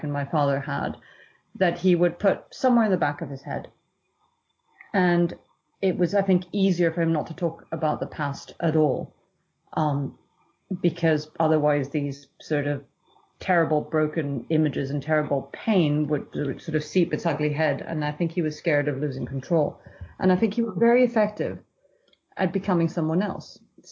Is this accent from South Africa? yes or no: no; Venezuela; I grew up in Venezuela